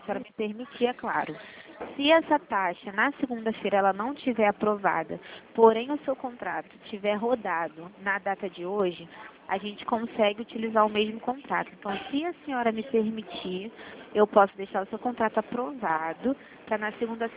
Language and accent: Portuguese; Rio de Janeiro, Brazil; Isso, sou do Rio de Janeiro.